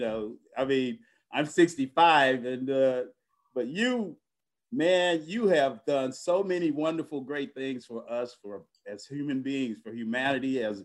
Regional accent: Kissimmee, Florida, United States; Well, I grew up in Kissimmee, Florida in 1955, August 12th.

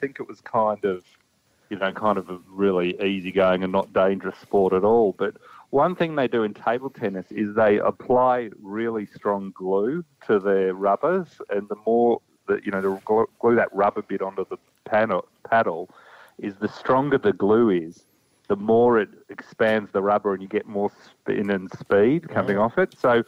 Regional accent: Eltham, Victoria, Australia; Oh, I grew up in Eltham in Melbourne, so they'd hide me as much as possible.

